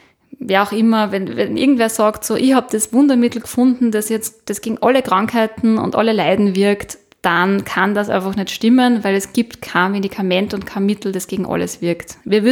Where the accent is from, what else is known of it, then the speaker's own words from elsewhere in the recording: Lower Austria, Austria; Ich bin aus dem Waldviertel, da sagt man Thermophor.